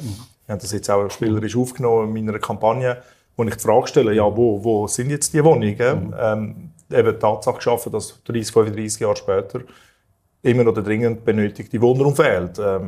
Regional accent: Altstätten, St. Gallen, Switzerland; aus unserer Vierzimmerwohnung ausziehen, wo ich aufgewachsen bin in Altstädten

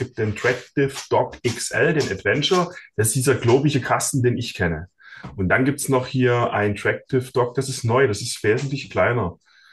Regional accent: Wangen, Baden-Württemberg, Germany; ich komme aus Wangen

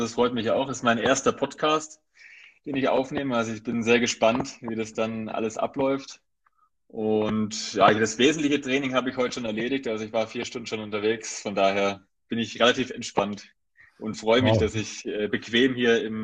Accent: Heidenheim, Baden-Württemberg, Germany; Und dann bin ich auch in Deutschland aufgewachsen, in Region Heidenheim, auch zur Schule gegangen, Gymnasium

